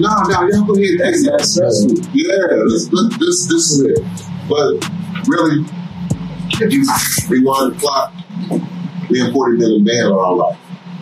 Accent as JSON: {"language": "English", "region": "California", "country": "United States", "said": "So we joined, but we come from the Bay. The Bay Area was totally different from any other place."}